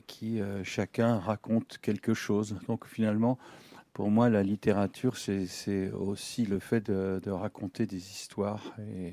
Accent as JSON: {"language": "French", "town": "Nancy", "region": "Grand Est", "country": "France", "tie": "born or raised there", "said": "Je suis originaire de Nancy, mais je n'ai jamais habité dans cette maison"}